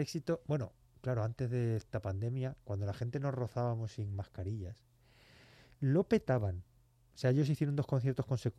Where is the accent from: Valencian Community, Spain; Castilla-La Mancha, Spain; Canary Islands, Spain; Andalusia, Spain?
Castilla-La Mancha, Spain; Albacete; Existencialista manchega. Sí, soy el Dostoyevsky de Albacete.